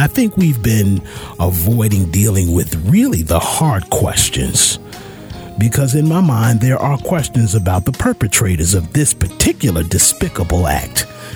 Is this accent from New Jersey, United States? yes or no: yes; Asbury Park, New Jersey, United States; even in my hometown of Asbury Park in Neptune.